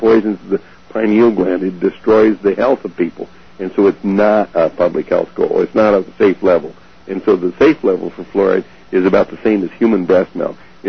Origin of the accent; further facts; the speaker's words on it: United States; I do it because I'm an American.